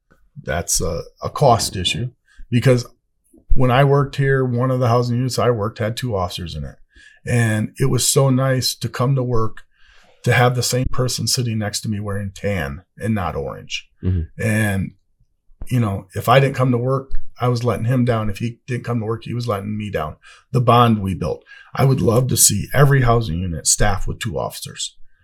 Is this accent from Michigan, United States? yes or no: yes; Michigan, United States; I grew up in Michigan and my idea of Mexican food was chichis, if you ever heard of that or remember that.